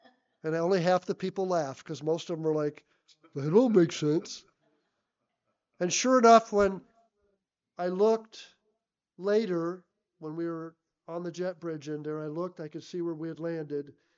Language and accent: English; California, United States; Though I am a Californian, I make frequent trips to New York.